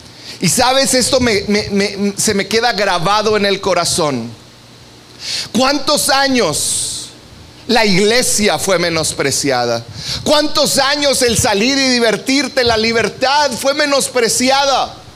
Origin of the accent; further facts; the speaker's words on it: Mexico; No podemos dar por hecho ahora nuestra libertad como mexicanos.